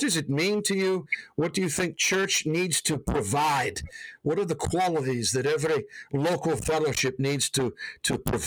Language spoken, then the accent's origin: English; Wales, United Kingdom; As a Welsh woman, I praise God because I was, yeah.